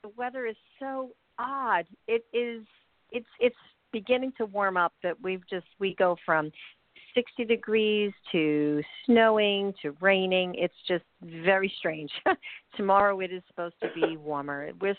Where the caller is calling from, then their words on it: New York City, New York, United States; I am calling in from Manhattan, New York.